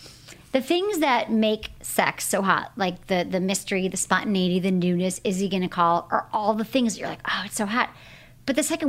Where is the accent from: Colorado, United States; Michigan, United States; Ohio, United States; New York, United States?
Michigan, United States; I'm from Michigan. So all my friends, like, had kids at 25.